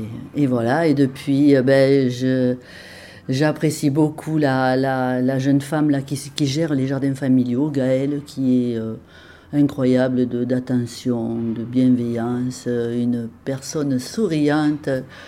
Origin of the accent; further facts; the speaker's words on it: Saint-Antonin-Noble-Val, Occitanie, France; j'habitais précédemment dans la région du Tarn-et-Garonne parce que j'ai passé toute mon enfance à Saint-Antonin-Noble-Val. J'ai passé mes études et mon baccalauréat à Montauban